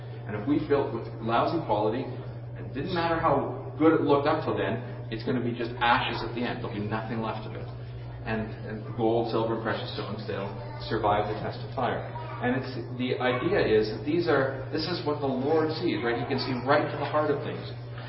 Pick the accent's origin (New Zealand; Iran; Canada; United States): Canada; Now, I'm a Canadian, so I don't understand all the ins and outs of being an American